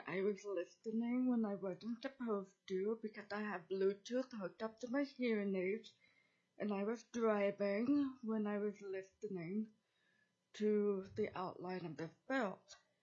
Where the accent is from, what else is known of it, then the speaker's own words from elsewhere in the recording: Juneau, Alaska, United States; I'm from Juneau, Alaska, speaking on behalf of myself.